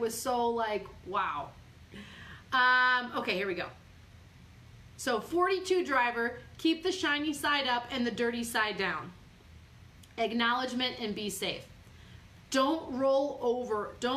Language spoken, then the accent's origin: English; Midwest, United States; Like, clearly this is a Southern slang phrase. Yes, I just said that. I am from the Midwest.